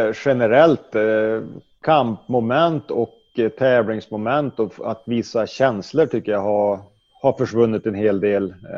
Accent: Domsjö, Västernorrland County, Sweden; där vi växte upp i Domsjö då, där både jag och Peter, Andreas Salmonsson, växte upp ganska nära varandra på skolan.

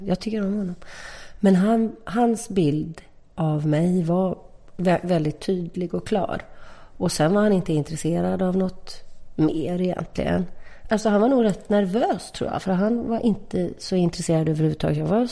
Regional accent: Partille, Västra Götaland County, Sweden; Jag kommer från Läxby i Partille.

